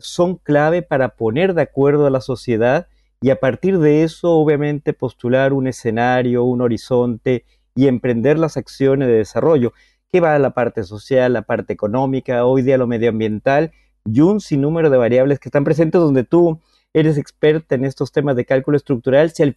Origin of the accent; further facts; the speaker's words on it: Mexico; now in Chile; Yo provengo de México, que es un país tremendamente grande.